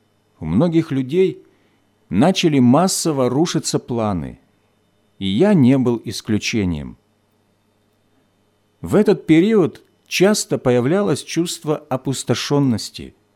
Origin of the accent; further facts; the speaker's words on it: Siberia, Russia; Мое детство прошло в Сибири в 60-е годы.